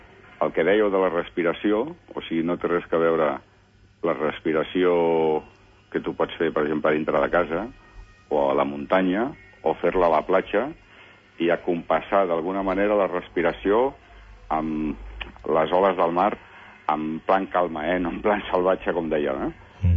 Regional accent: Barcelona, Catalonia, Spain; perquè soc de la Barceloneta i sempre he estat allà a la platja

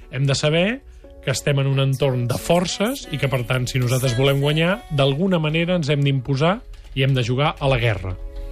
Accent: Catalonia, Spain; En aquest sentit, som, jo diria, poc maquiavel·lístics, els catalans.

